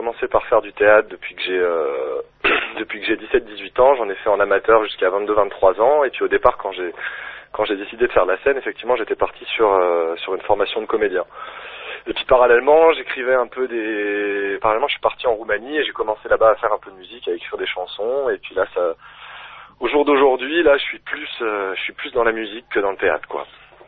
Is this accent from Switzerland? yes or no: no; Caluire-et-Cuire, Auvergne-Rhône-Alpes, France; Plus précisément, je suis de Montsuis, qui est un quartier de Caluire, mais bon. Voilà, on va dire que je suis lyonnais quand même.